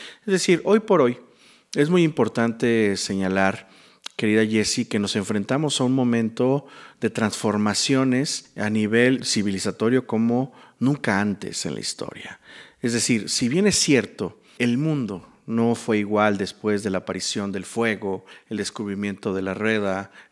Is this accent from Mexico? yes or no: yes; Mexico; cuál es el modelo que nos conviene más como mexicanas y mexicanos, es más, como latinoamericanos